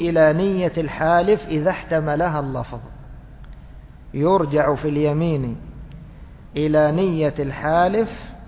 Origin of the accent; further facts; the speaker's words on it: Egypt; هذا معروف عندنا في مصر، يعني باللفظ العام